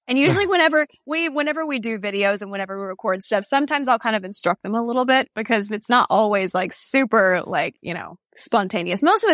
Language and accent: English; Texas, United States; I am from Texas.